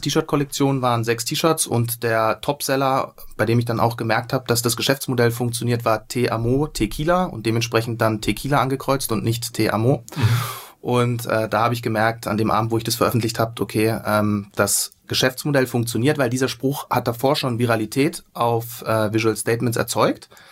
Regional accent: Freiburg, Baden-Württemberg, Germany; Genau, also ich komme ursprünglich aus Freiburg. Ich dachte eigentlich, dass ich ganz gut Hochdeutsch spreche, aber jetzt habe ich mich wahrscheinlich schon verraten in den ersten Sätzen.

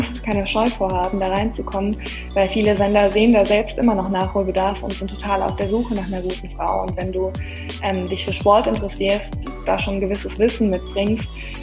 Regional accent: Baden-Württemberg, Germany; Bei uns in Baden-Württemberg heißt das BOGI.

